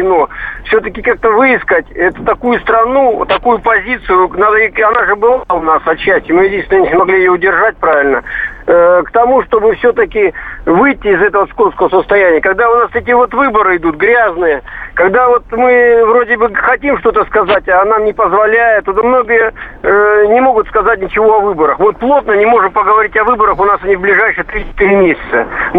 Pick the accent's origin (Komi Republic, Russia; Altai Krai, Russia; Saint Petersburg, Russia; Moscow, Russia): Altai Krai, Russia; Barnaul; Здравствуйте, я из Барнаула.